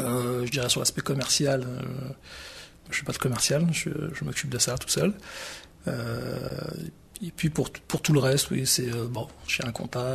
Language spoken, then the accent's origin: French; Aubervilliers, Île-de-France, France; ça fait 8 ans que je suis sur le territoire de pleine commune. Je suis parti à Villetaneuse. Je suis revenu à La Courneuve. Je suis originaire d'Aubervilliers, donc encore une commune du territoire.